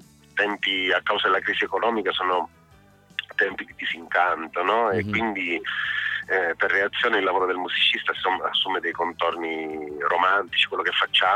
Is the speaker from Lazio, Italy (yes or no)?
no; Sicily, Italy; la mia terra si sente, cioè, si sente che sono siciliano